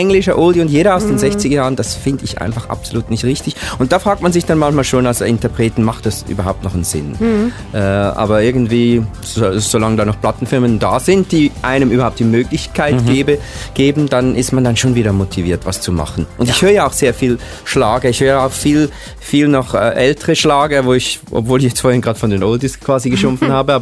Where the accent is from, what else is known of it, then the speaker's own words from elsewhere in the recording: Uri, Switzerland; now in Lucerne, Switzerland; also ursprünglich komme ich ja aus dem Kanton Uri, ich wohne jetzt in Luzern, aber eigentlich Uri ist wirklich so ein kleiner Bergkanton